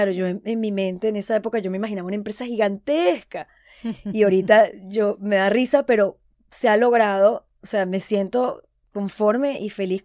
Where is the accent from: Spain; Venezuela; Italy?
Venezuela; como yo soy venezolana, impulsaba mucho el tequeño porque era donde había más la necesidad.